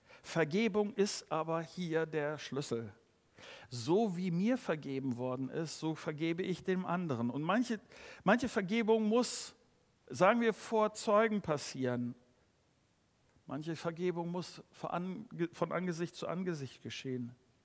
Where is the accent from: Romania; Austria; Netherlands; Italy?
Netherlands; das darf ich, glaube ich, als Holländer sagen